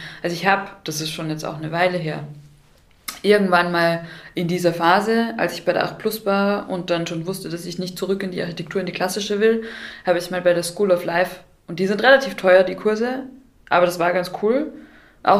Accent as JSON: {"language": "German", "region": "Bavaria", "country": "Germany", "moved": "as an adult", "said": "ich habe mich für Graz entschieden, weil das relativ nahe an Bayern war und ich komme aus Bayern"}